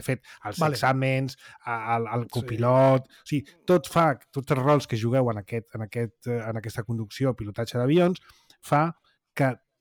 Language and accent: Catalan; Catalonia, Spain; com a català